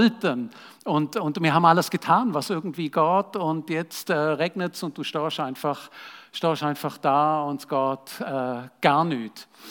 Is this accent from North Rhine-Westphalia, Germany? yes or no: no; Radolfzell, Baden-Württemberg, Germany; das ist in meiner Heimatstadt in Radolfzell, direkt am See